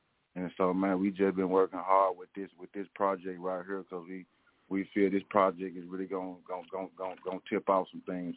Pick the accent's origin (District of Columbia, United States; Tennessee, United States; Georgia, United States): Tennessee, United States; Memphis; I grew up in South Memphis, you know, one of the gutterest parts in Memphis, even though Memphis got a lot of gutter parts, but I'm from South Memphis, Riverside.